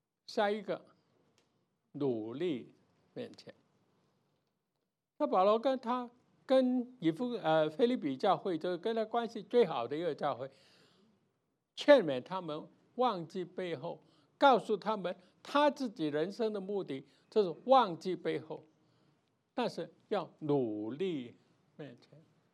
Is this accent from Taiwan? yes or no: no; China; 但我们是中国人，我们自己知道我有什么民族的优越感